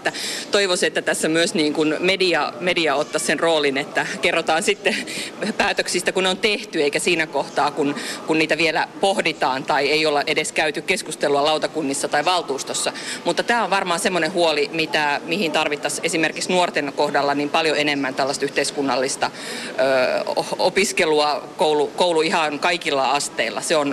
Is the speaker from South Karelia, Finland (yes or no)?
yes; Lappeenranta, South Karelia, Finland; me voitaisiin ruveta täällä paikallisesti olemaan enemmän ylpeitä siitä, että me ollaan lappeenrantalaisia.